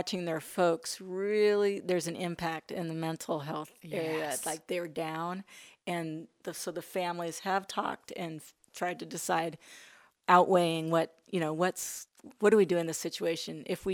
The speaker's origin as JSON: {"language": "English", "region": "Idaho", "country": "United States", "said": "Yeah, I mean, we're fine. We're from Idaho."}